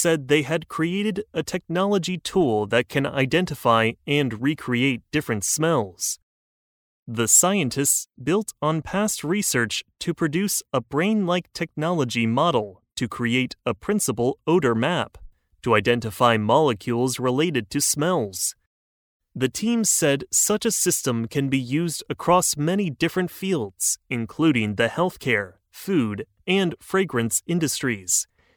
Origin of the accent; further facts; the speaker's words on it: India; Maybe it's because I'm Indian